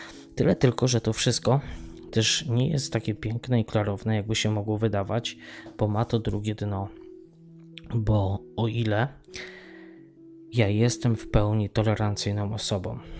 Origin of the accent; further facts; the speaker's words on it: Tarnów, Lesser Poland, Poland; Ja wychowałem się w Tarnowie, w dzielnicy Mościce